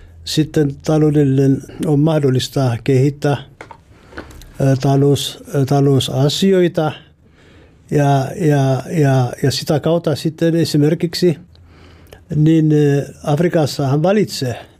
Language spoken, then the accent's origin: Finnish; Ethiopia; first language Amharic; Finnish is a second language; Etiopiassa Etiopian virallinen kieli on amharic.